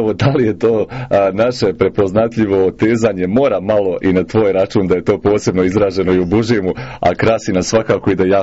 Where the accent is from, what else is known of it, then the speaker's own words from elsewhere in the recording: Bosnia & Herzegovina; accent: Krajina; krajiški govor prepoznatljiv. Da li smo uopće toliko specifični? Možda mogu slobodno i kazati da se naš akcent i najlakše prepozna.